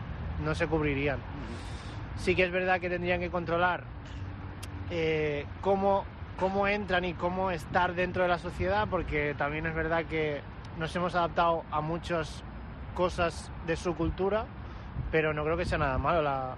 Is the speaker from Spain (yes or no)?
yes; Catalonia, Spain; now in Madrid, Spain; No soy de aquí de Madrid, soy de un pueblo de Girona, donde hay bastante inmigración